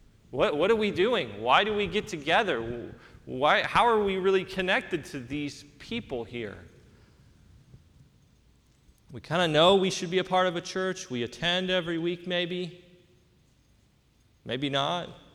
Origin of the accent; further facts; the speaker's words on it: Grass Valley, California, United States; And I know that they had this building, and this is the actual one from my hometown, Grass Valley.